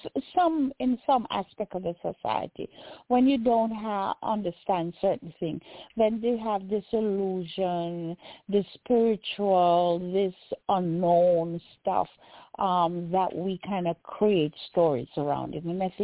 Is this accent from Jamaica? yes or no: yes; Jamaica; now in United States; And living in the United States, when growing up in Jamaica